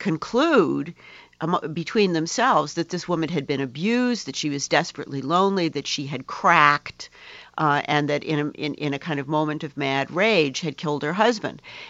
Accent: United States; And of course, one of the reasons that as an American, I began my scholarly career working on English women novelists was that they did have a tradition.

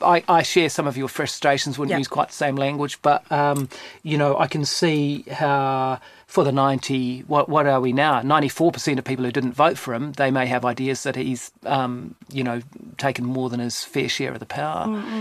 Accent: Christchurch, Canterbury, New Zealand; I was from Christchurch.

